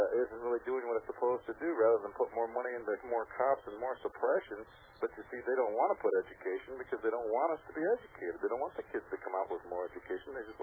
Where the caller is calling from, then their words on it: Illinois, United States; Hi, I'm calling in from Illinois here, Bill